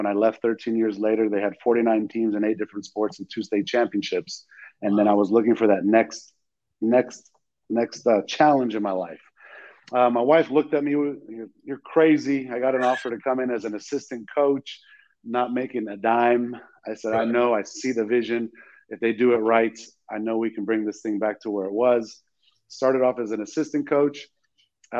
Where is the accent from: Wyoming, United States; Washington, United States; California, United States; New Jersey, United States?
California, United States; Burbank; So I grew up in Burbank, California. I loved sports as a child.